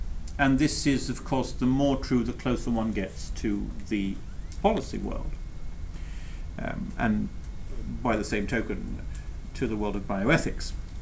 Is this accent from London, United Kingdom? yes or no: no; Edinburgh, Scotland, United Kingdom; And I said, I'm from Edinburgh in Scotland. I'm British.